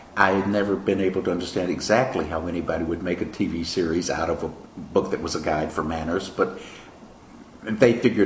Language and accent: English; Slapout, Alabama, United States; Slapout, yes. That's the little crossroads where I grew up. I was born in Montgomery, but I grew up completely out in the country